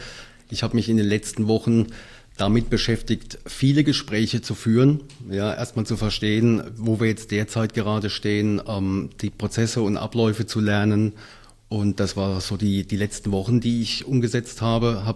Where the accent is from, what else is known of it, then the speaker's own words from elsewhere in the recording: Heidelberg, Baden-Württemberg, Germany; Ja, ich bin gebürtiger Heidelberger.